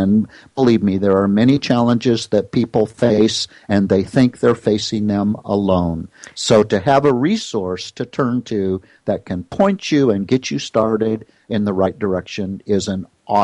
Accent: Eugene, Oregon, United States; born there; And I was born in Eugene.

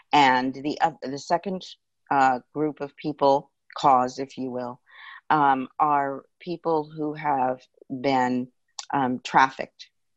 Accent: Hudson Valley, New York, United States; And I'm also from the Hudson Valley. On weekends, I'm up there, and sometimes during the week.

